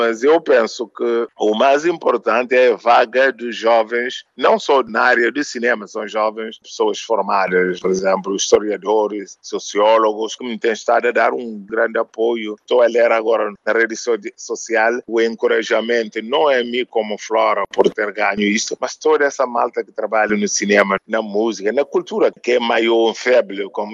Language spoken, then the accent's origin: Portuguese; Guinea-Bissau; born there; eu vim de lá do fundo das matas, no sul da Guiné, na zona onde eu nasci. Até hoje não há luz, não há nenhuma, não diria estrada, nenhum caminho alcatrado.